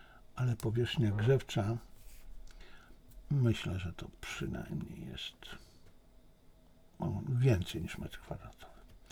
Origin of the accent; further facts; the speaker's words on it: Beniaminów, Masovian Voivodeship, Poland; było u mnie kilku ludzi ze wsi, z tej mojej wsi, z Beniaminowa